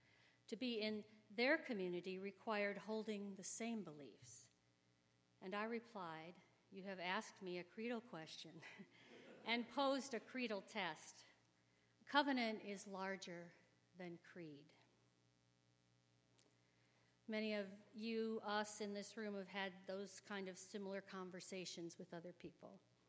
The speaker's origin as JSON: {"language": "English", "town": "Sylvania", "region": "Ohio", "country": "United States", "tie": "born or raised there", "said": "the church I grew up in Sylvania, Ohio, a small church, Missouri Synod Lutheran."}